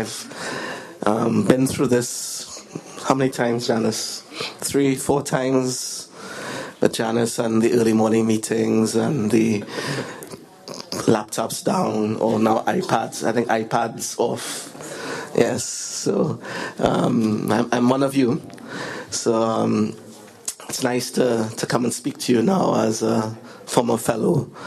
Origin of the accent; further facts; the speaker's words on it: Trinidad & Tobago; I'm from the Caribbean, by the way, Trinidad and Tobago.